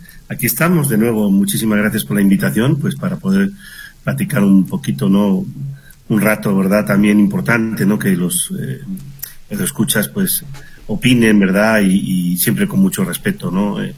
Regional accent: Spain; now in Mexico; Yo soy de España, ¿verdad? Que llevo 35 años aquí en México.

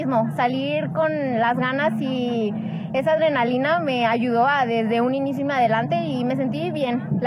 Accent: Arandas, Jalisco, Mexico; soy de Arandas

